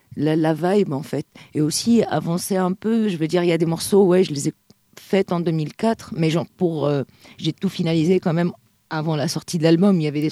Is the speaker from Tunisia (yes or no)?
yes; Tunisia; Moi, je viens du nord-ouest de la Tunisie. On a les chants un peu en yodel